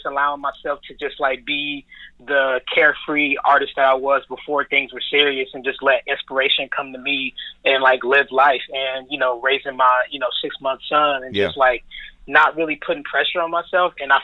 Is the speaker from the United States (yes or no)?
yes; Los Angeles, California, United States; Man, so I'm born and raised in South Central / Inglewood, Los Angeles, California. I grew up on a couple of different blocks, 99th and Prairie in Inglewood, Sanella and La Brea in Inglewood, Florence and Normandy in South Central.